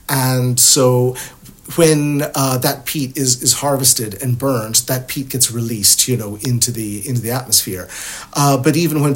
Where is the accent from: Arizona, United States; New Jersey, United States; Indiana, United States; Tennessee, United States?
Tennessee, United States; You know, I'm from the United States. I'm from Tennessee. We have nothing like bogs at all there, you know.